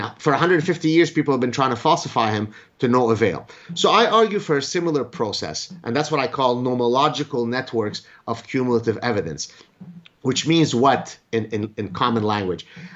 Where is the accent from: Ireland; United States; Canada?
Canada; especially as a Canadian